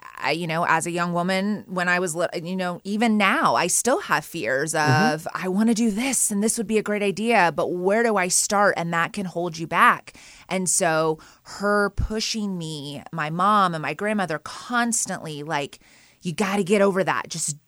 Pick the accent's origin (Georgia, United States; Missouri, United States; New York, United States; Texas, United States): Missouri, United States; Carthage; I am a born and raised Carthaginian. I'm from Carthage, Missouri. My entire family is from there, grew up there, graduated high school there. That is where my roots are, is in Carthage.